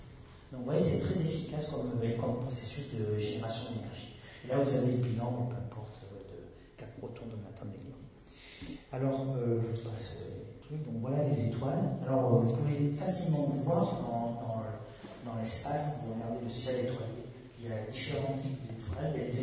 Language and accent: French; France; C'est pas parce que je suis français que j'ai fait ça.